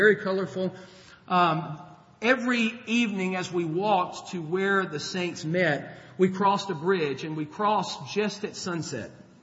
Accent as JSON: {"language": "English", "town": "Louisville", "region": "Kentucky", "country": "United States", "said": "So when we were there and they said, \"Where are you from?\" \"We're from Louisville.\""}